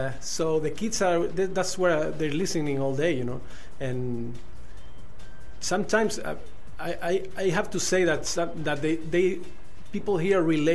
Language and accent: English; Tenerife, Canary Islands, Spain; stereotype, yeah, in general, from the people in Tenerife, and I am from Tenerife.